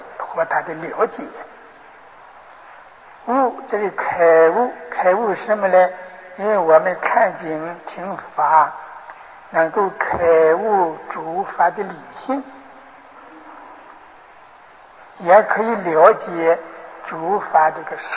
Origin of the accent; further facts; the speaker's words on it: China; 这个井字呢，是我国所称，我们中国人呀称它为这井底